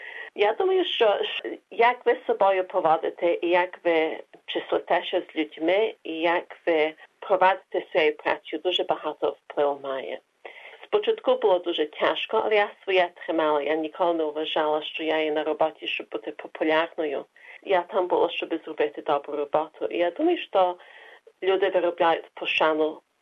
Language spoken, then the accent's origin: Ukrainian; Derby, East Midlands, United Kingdom; Я народилася в Англії, в місті Дерби, і мої родичі виїхали до Англії після війни.